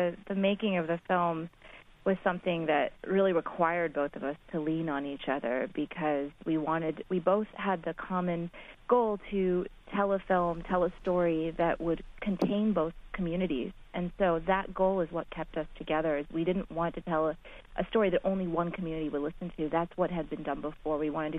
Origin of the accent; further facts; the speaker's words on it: United States; born there; my family is from Gujarat, India, and I was born in the United States. Growing up, I came from a very strong Hindu community